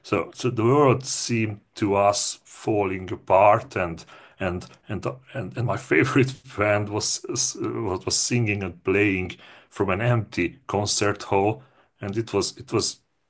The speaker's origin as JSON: {"language": "English", "country": "Hungary", "lives_now": "Budapest, Hungary", "said": "Yeah, I'm from Hungary. I was born in the countryside, but then because of my job, I moved to Budapest."}